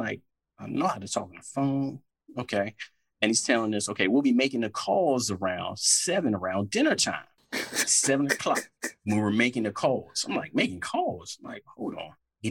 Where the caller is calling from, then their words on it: Washington, District of Columbia, United States; I'm calling from out here in D.C.